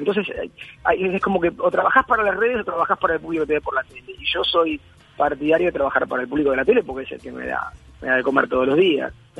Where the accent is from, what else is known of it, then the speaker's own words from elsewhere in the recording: Uruguay; now in Buenos Aires, Argentina; mi lugar en el mundo sea Buenos Aires, lógicamente. Uh-huh. Vivo acá hace 30 y pico de años. Pero la verdad es que soy uruguayo, no negaría eso, ni tengo por qué.